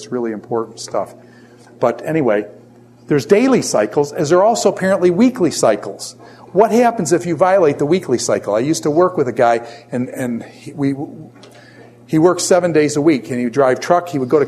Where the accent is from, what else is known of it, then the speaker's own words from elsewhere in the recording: New York, United States; I grew up in New York. And in New York, they have potholes that are so big they will like eat your car.